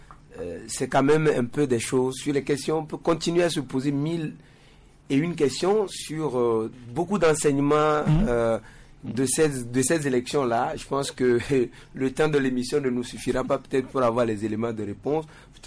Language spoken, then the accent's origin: French; Togo; en tant que Togolais